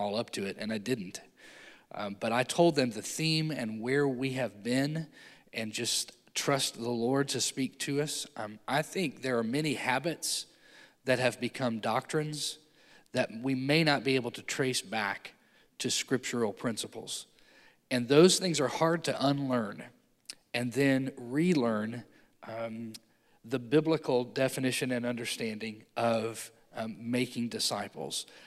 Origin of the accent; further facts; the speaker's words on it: Festus, Missouri, United States; but I was born and raised in Festus, Missouri. I gave my life to Jesus at Faith Baptist Church.